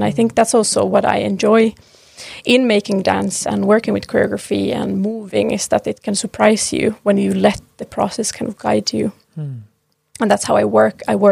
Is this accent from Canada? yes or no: no; Finland; English is a second language; also born or lived in Turku; now in Norway; I'm from Finland, from a very, very small town, and then moved into Turku in the western coast of Finland to do my bachelor's in dance and dance education. And then straight from there to Oslo